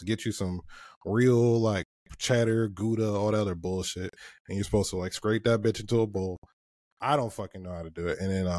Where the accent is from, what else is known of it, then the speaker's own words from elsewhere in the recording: Alabama, United States; I'm from Alabama.